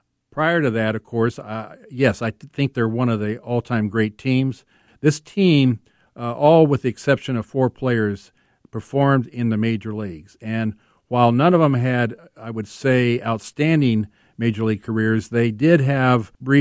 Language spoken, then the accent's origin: English; Los Angeles, California, United States; I was born in Los Angeles, so the only baseball that I knew growing up was the Los Angeles Angels and the Hollywood Stars